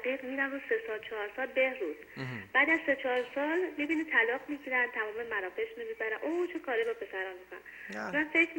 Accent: Iran; now in Norway; به عنوان یه ایرانی که دم تو نروژ زندگی میکنم خودم و همسرم

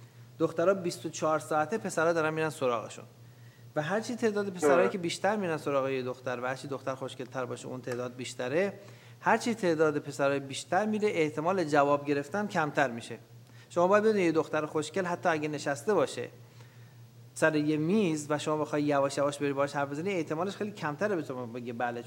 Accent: Iran; ولی خب من به عنوان یه ایرانی فقط وظیفه بود داشتم

